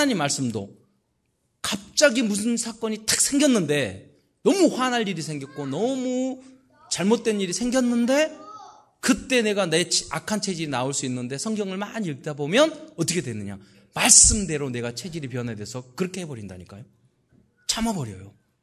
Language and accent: Korean; Mokpo, South Jeolla, South Korea; 그래서 제 고향이 목포잖아요.